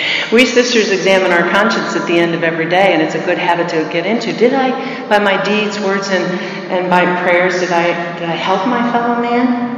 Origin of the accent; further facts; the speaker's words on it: Florida, United States; But I grew up in Florida, and in 1992, Homestead, which is south of Miami, was completely wiped out by Hurricane Andrew.